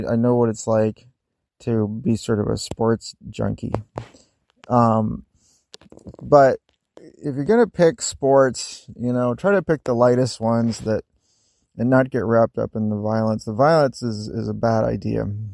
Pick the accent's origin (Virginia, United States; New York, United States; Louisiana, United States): Virginia, United States; Yeah, so growing up in Virginia, I was blessed with parents that did believe in the New Age community.